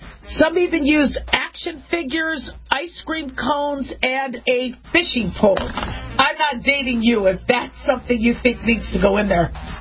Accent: Phoenix, Arizona, United States; also born or lived in Las Vegas; I grew up in Phoenix, Arizona, and Las Vegas

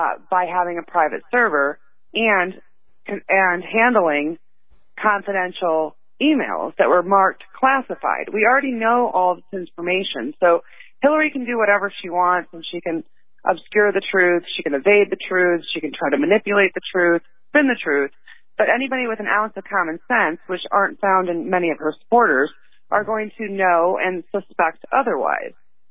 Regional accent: Chicago, Illinois, United States; now in California, United States; I'm from Chicago, but half my life I spent in California

